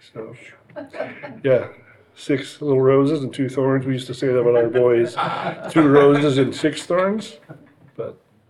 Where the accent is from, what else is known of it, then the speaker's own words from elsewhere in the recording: Forestville, New York, United States; I live in Southern California. I'm not a Californian, so don't hold that against me. Grew up in Western New York, a little village south of Buffalo.